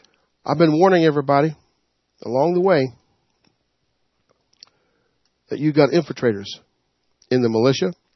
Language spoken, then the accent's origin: English; the South, United States; I'm from the South, y'all.